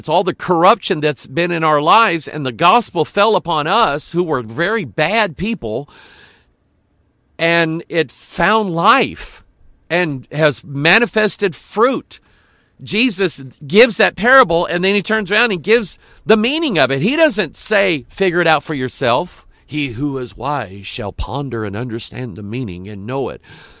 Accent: Pine Bluff, Arkansas, United States; born there; now in St. Louis, United States; I was not born in St. Louis. I was born in Pine Bluff, Arkansas, down by the Mississippi River.

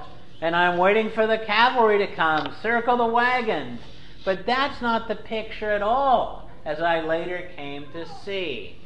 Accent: Cincinnati, Ohio, United States; When I was a kid growing up in Cincinnati, the Presbyterian Church I was a part of, a baptized and then communicant member of, had memory work in Sabbath school

